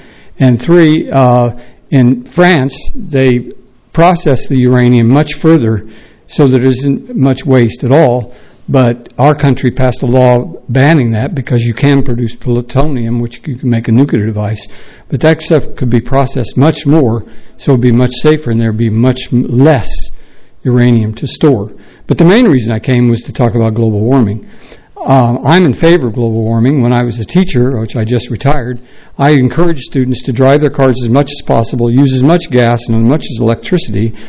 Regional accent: Atascadero, California, United States; from Atascadero.

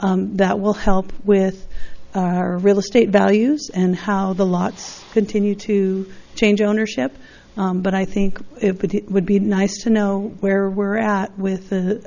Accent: Los Osos, California, United States; from Los Osos

